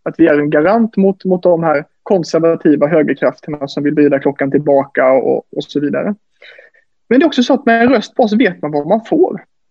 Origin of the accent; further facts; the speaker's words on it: Växjö, Kronoberg County, Sweden; now in Gothenburg, Sweden; har faktiskt en farfar som var skåning. Men jag aldrig bott där själv. Kommer från Växjö, bor i Göteborg sedan 6 år